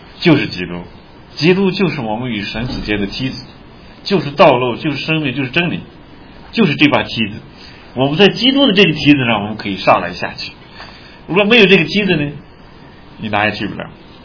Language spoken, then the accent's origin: Chinese; Shaanxi, China; 我们陕西人喜欢枕着石头睡觉